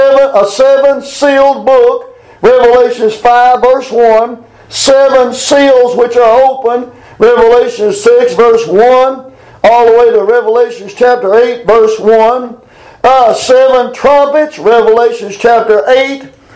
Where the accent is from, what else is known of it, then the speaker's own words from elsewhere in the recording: United States; born there; thank God, I'm glad I was born in America.